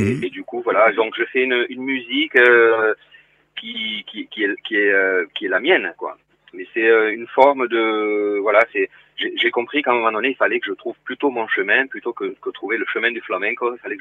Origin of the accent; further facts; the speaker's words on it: Toulouse, Occitanie, France; born there; moi je suis un musicien de famille d'origine espagnole, je suis né à Toulouse